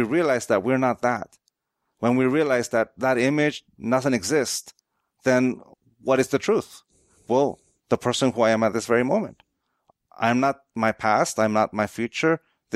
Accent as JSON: {"language": "English", "town": "San Diego", "region": "California", "country": "United States", "tie": "born or raised there", "said": "San Diego Padres. I was born and raised in San Diego."}